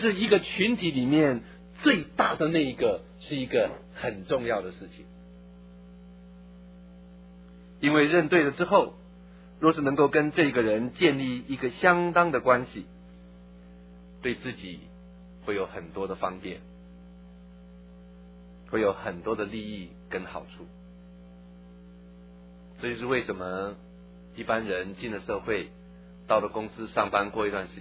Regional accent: Taiwan; 我上班的头一年1983年，我的那个老板，他大概看见我是一个从台湾来的人

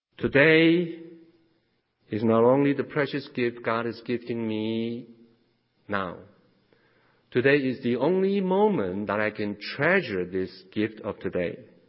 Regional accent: Taiwan; English is a second language; now in United States; I'm from Taiwan, but anyway.

